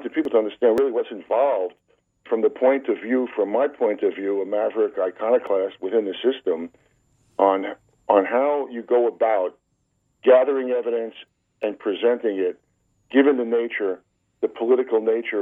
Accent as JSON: {"language": "English", "region": "New York", "country": "United States", "tie": "born or raised there", "said": "I'm from New York, of course, and I grew up in Brooklyn."}